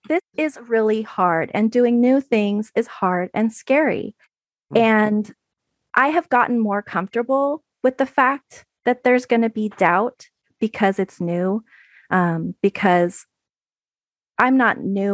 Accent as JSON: {"language": "English", "region": "California", "country": "United States", "said": "I'm from the San Francisco Bay Area."}